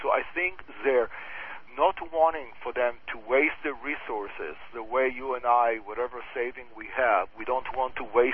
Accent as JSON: {"language": "English", "country": "Israel", "tie": "born or raised there", "second_language": "English", "said": "Living in the Middle East, growing up in Israel"}